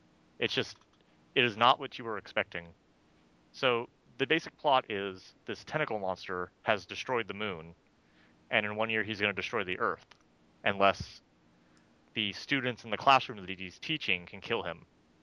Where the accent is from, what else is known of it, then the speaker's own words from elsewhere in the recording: United States; I'm clearly an American, and I got into this unmarked cab, so.